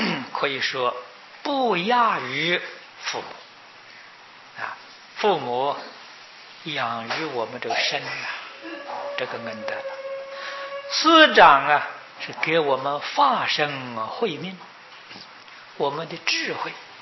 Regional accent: China; 所以孝道是我们中国人最基本的一个思想概念啊

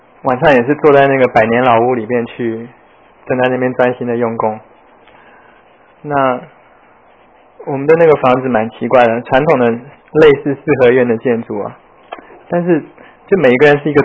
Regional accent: Taiwan; 这是从小在台湾长大的我完全没有的经验

